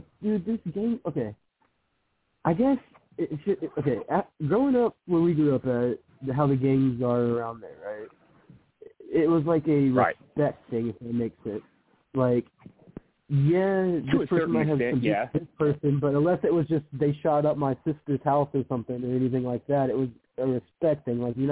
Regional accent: Memphis, Tennessee, United States; born there; I was born in Memphis.

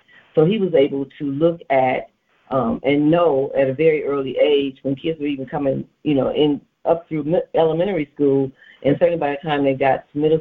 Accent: Detroit, Michigan, United States; I grew up in Northwest Detroit. I will say that, you know, again and again.

